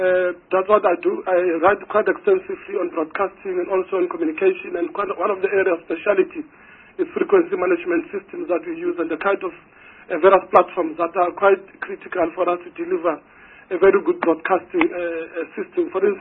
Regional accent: Potchefstroom, North West, South Africa; As you've seen in the CV, I was born in Potchefstroom, and then schooled there

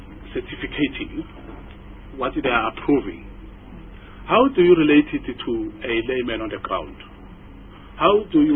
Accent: South Africa; Now, I'm born in South Africa, I grew up in South Africa. I'm more than 40 years old

